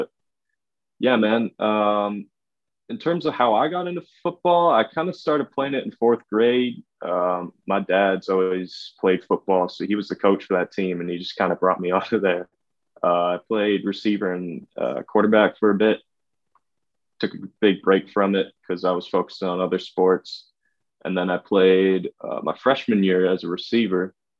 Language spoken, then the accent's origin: English; Vancouver, British Columbia, Canada; I'm from Vancouver. It's in Western Canada. I live about 50 miles southwest of there now on a little island, but it's technically in Canada.